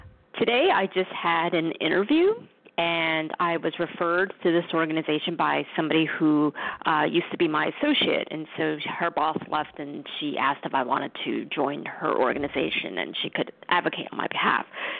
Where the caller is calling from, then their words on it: New York, United States; I'm calling from New York.